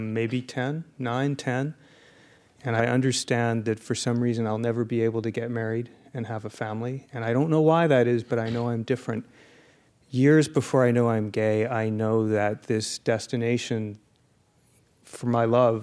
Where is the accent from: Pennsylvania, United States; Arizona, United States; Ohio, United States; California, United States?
Arizona, United States; Phoenix; Phoenix, Arizona.